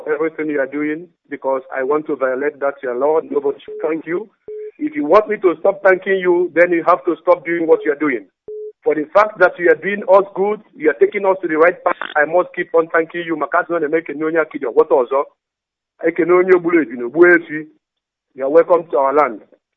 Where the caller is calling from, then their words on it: Dakar, Senegal; I'm calling from Dakar, Senegal.